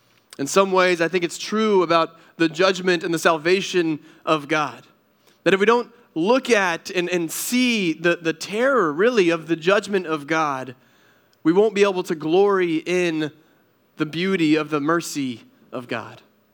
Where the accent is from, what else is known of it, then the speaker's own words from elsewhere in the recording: North Carolina, United States; now in Connecticut, United States; So we're from North Carolina originally, and we have 4 seasons in North Carolina